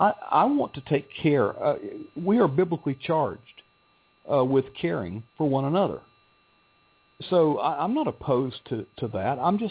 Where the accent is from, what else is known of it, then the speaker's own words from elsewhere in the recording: the South, United States; I'm from the South, and actually I grew up with what turned out to be a liberal Democrat congressman.